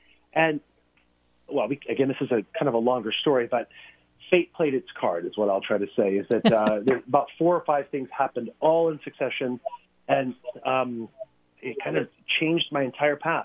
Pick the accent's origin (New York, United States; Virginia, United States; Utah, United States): Virginia, United States; And so, obviously, 18 years of that was spent growing up in Northern Virginia.